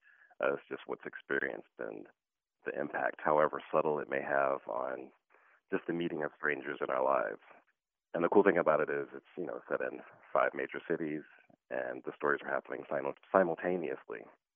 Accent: Raleigh, North Carolina, United States; I'm from Raleigh, North Carolina.

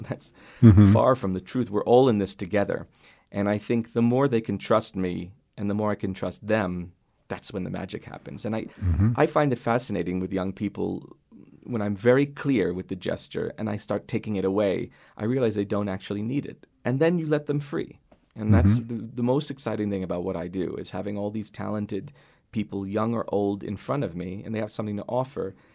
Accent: United States; as an American, I take pride in these national parks

